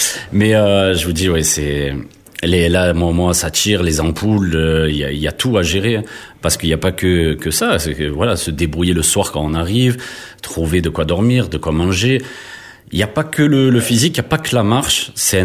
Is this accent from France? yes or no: yes; Marseille, Provence-Alpes-Côte d'Azur, France; moi, franchement, en tant que Marseillais